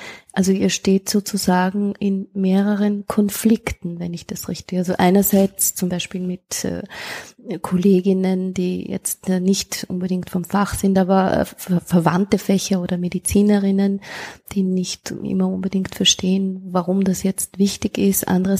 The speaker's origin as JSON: {"language": "German", "country": "Austria", "said": "Das ist ja bei uns in Österreich jetzt absolut nicht möglich oder wird einfach nicht gemacht, jedenfalls nicht in der Stadt, vielleicht am Land"}